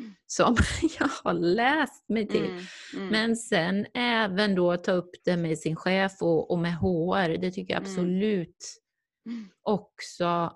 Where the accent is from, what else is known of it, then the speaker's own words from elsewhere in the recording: Sweden; first language Swedish; svenska är mitt modersmål, franska är hans